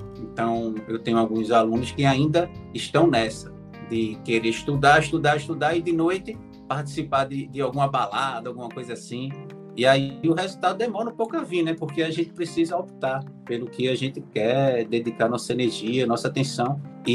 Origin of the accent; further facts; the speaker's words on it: Recife, Pernambuco, Brazil; Eu sou de Recife